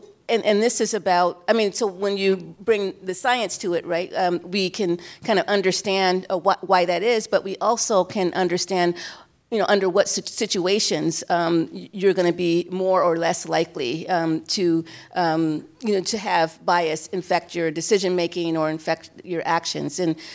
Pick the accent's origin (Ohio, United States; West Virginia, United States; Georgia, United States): Ohio, United States; Cleveland; I was 12 years old, and I was growing up in Cleveland, Ohio. And Cleveland is, at least at that time, we were the fifth in the nation in terms of racial segregation. And so my neighborhood was all black